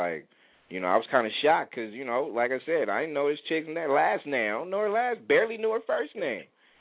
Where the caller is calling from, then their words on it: California, United States; I'm calling from the Bay Area out here on the West.